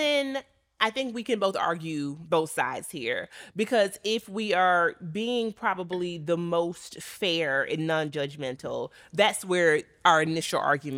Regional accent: the South, United States; But I am from a low income working class background in the South. I'm from a place where we

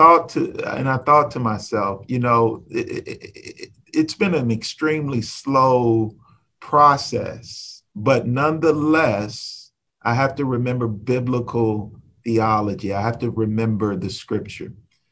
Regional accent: Texas, United States; now in Middletown, United States; growing up in Texas, I've been celebrating Freedom Day and Emancipation Day since I was a child.

